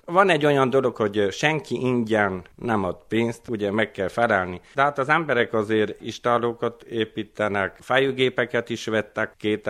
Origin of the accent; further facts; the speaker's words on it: Zsombor, Brașov County, Romania; A szülőfalunkban, Székely-Zsomboron van egy üzletünk